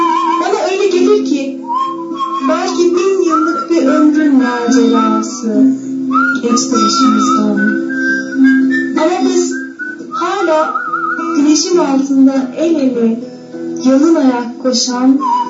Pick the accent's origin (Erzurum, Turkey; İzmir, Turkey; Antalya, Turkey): Antalya, Turkey; now in Istanbul, Turkey; Antalyalıyım. Asla İstanbul'da yaşıyoruz. Yurtta kalıyoruz.